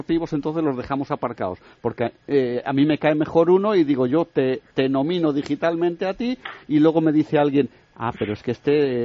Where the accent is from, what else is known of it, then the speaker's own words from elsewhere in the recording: León, Castile and León, Spain; Yo que soy de León